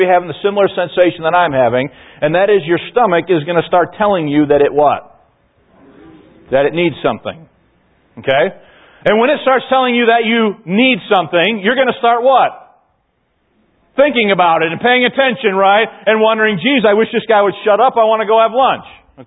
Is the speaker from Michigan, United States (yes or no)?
no; Chicago, Illinois, United States; Growing up in Chicago, I'm afraid I'd say I'm the enemy.